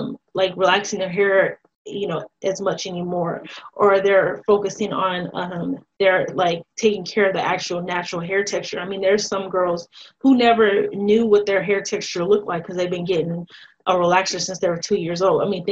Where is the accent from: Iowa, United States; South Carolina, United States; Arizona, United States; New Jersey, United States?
Arizona, United States; Tucson; And living in Tucson and growing up in Tucson, there's just not a lot of, in that particular city, places where you can go to get your hair taken care